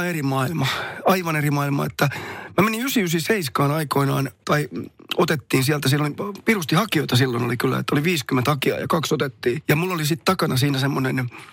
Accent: Somero, Southwest Finland, Finland; mä pyöritin kotikylässäni, missä vieläkin asun, niin Somerolla

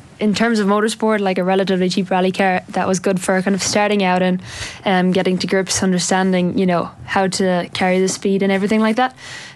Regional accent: Galway, Connacht, Ireland; I'm from Galway

